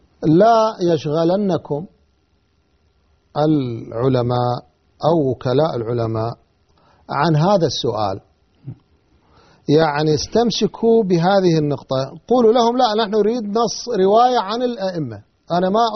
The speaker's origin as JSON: {"language": "Arabic", "country": "Iraq", "said": "أنا ابن العراق ومن منطقة مختلطة وعشت في الجنوب الشيعي سنين"}